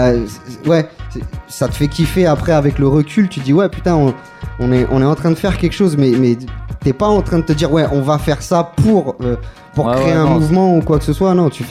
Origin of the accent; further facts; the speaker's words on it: Madrid, Community of Madrid, Spain; now in France; j'ai plongé dans le hip-hop quand j'étais gamin, en fait, en Espagne, à Madrid